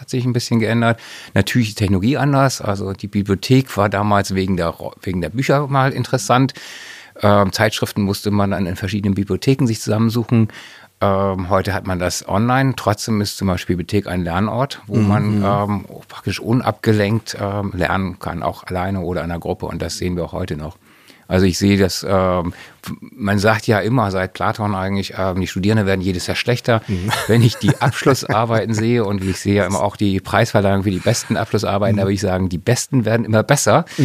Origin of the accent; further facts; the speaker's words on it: Bremen, Germany; now in Hamburg, Germany; Also im Raum Bremen, also okay. Um Bremen, um zu sozusagen, wie man schon schön sagt.